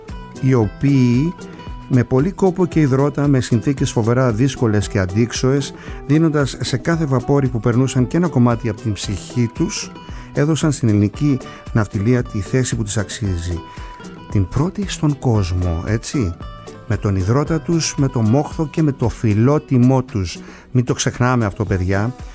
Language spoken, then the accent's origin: Greek; Kasos, South Aegean, Greece; το νησί μου, η Κάσος, που είναι και αυτό ναυτονήσι